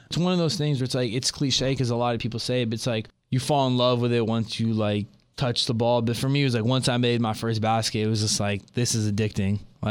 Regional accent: Los Angeles, California, United States; So born and raised in Los Angeles. My dad is from Beirut, Lebanon, the Middle East, and my mom is from Mexico.

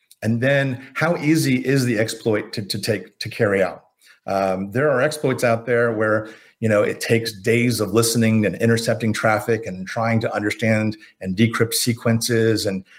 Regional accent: Florida, United States; You know, I grew up in Florida. You're going to have probably at least one hurricane warning a year.

